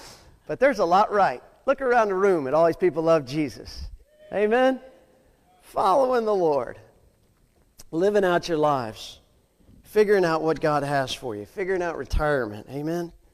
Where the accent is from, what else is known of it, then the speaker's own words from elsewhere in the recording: United States; Now listen, I'm a patriot. I'm an American. I'm a veteran.